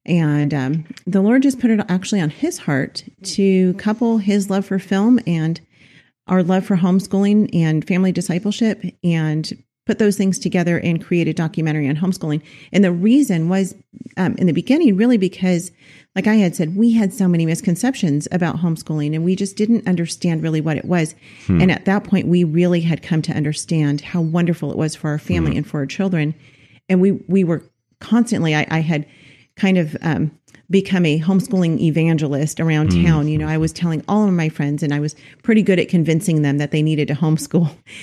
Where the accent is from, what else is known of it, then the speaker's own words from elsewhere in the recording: Los Angeles, California, United States; Well, we're from Los Angeles.